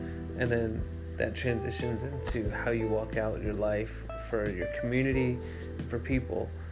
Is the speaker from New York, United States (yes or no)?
yes; Albany, New York, United States; I'm from upstate New York, like Albany area.